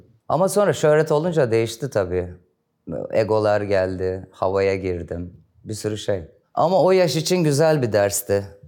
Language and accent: Turkish; Istanbul, Turkey; Ben Koca Mustafa Paşa'da doğdum. Guraba Hastanesi galiba. Sabah 9.15. Sonra Tophane'ye geçtik. Atölyede çalışmaya başladım. Sonra 500 evler Gazi Osman Paşa Küçükköy, böyle gitti.